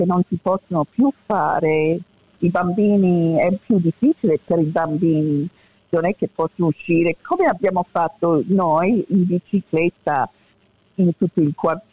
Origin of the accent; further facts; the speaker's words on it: Australia; Ma io sono nata in Australia, sono cresciuta in Australia, ho fatto la scuola, l'università, tutto in Australia.